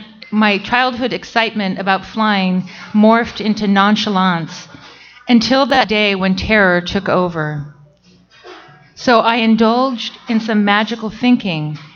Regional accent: Idaho, United States; While growing up in Idaho's panhandle, I lived a few blocks from our tiny airport and loved lying in the backyard, watching the planes zoom overhead.

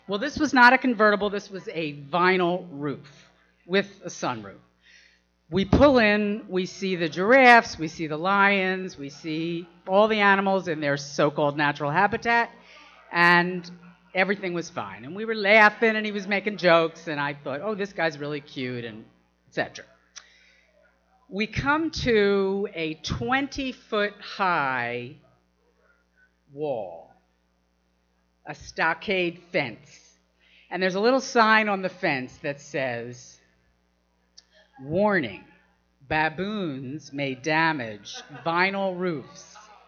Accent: Philadelphia, Pennsylvania, United States; born there; moved away as an adult; now in New York, United States; I was born in Philly, Philly girl, and I moved to New York to, I guess, seek my fame and fortune.

